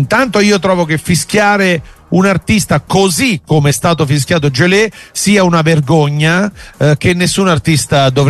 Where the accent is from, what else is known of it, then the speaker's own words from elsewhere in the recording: Campania, Italy; È chiaro che noi da napoletani, da campani, tifiamo